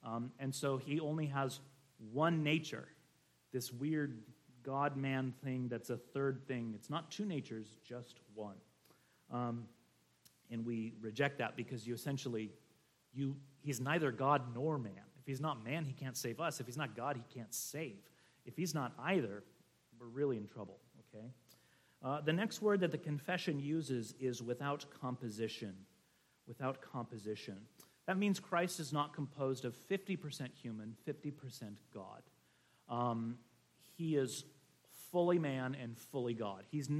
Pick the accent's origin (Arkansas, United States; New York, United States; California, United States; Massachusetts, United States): California, United States; I grew up in Coachella Valley in California with a ton of migrant worker kids.